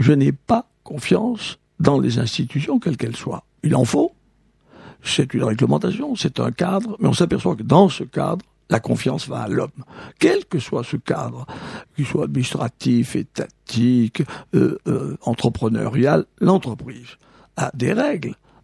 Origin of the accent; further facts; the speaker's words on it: Auvergne-Rhône-Alpes, France; Dans mon pays natal, il y a le couvent de la Grande Chartreuse